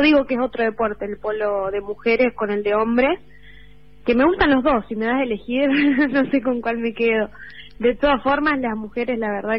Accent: Concarán, San Luis, Argentina; also born or lived in Villa Dolores; Y sí, viví toda mi vida acá, en Concarán, San Luis.

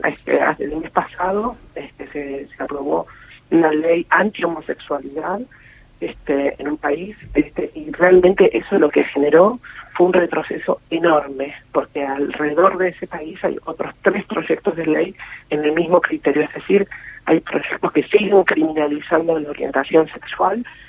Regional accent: Argentina; Yo soy embajadora de la Argentina, la primera embajadora trans que tiene que, como misión, promover los derechos que se han consagrado, que consagró nuestro pueblo, que consagró la democracia. Y a la vez también tengo que denunciar a mi país

